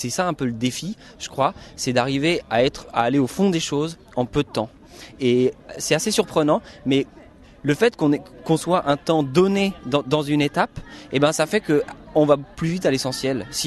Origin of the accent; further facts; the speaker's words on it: Barreau, Auvergne-Rhône-Alpes, France; Je viens de Barreau, un petit village dans l'Isère, entre Chambéry et Grenoble.